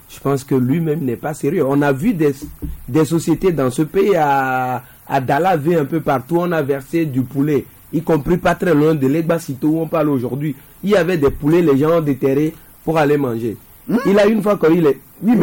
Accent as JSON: {"language": "French", "country": "Togo", "said": "ça également prouve d'autres problèmes que nous avons en tant que Togolais."}